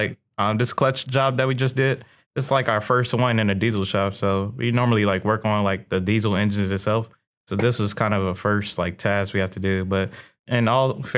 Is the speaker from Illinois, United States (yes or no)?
yes; Illinois, United States; I'm from Lippi Fields, Illinois, a small town outside of Chicago, south suburbs.